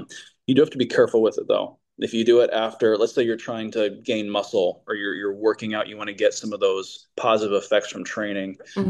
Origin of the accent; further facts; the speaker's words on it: Chicago, Illinois, United States; moved away as an adult; I grew up in Chicago where the wind chill can get down to negative 30, where it's horrific. It's one of the reasons I left. Love Chicago, just can't live there.